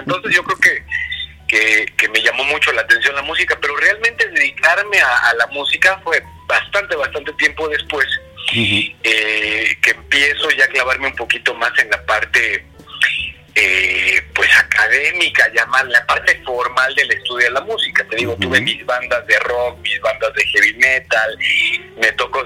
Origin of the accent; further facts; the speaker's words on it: Mexico City, Mexico; Y pues me regresé a Ciudad de México, ¿no? Que es de donde soy oriundo.